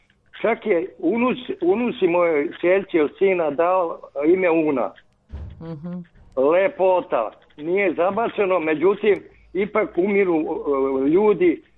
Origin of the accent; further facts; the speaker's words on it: Belgrade, Serbia; also born or lived in Ravnice, Bosnia and Herzegovina; Živim u Beogradu od 6. godine, ali sam rođen u Podkozarju. 42. godine, u najgore vreme.